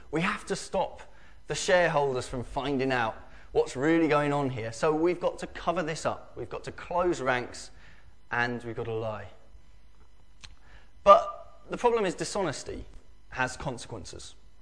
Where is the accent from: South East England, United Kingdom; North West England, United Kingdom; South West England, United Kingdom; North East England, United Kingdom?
South East England, United Kingdom; Pembury; born there; I'd been born in Pembury in Tunbridge as well.